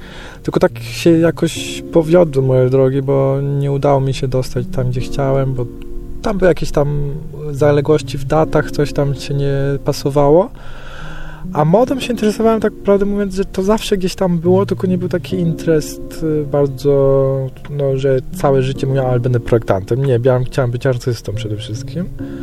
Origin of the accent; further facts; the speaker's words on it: Bitola, Pelagonia, North Macedonia; born there; Polish is a second language; To się urodziłem w takim nowym państwie już tak naprawdę. Urodziłem się w Macedonii, konkretnie w mieście Bitola.